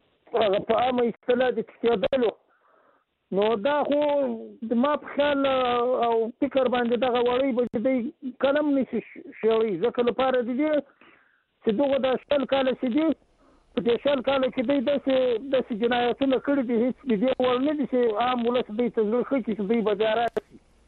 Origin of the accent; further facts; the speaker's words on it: Haripur, Khyber Pakhtunkhwa, Pakistan; زه د خیبر پښتونخوا هریپور نه یم، … ستاسو دایمي اورېدونکی.